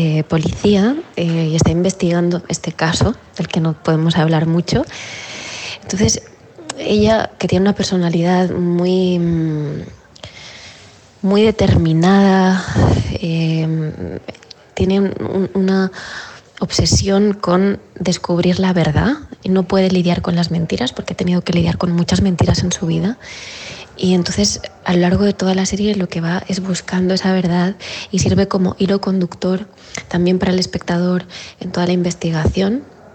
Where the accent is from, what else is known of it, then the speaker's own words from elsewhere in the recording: Madrid, Community of Madrid, Spain; yo nací en Madrid, vivo en Madrid y lo tengo muy lejos.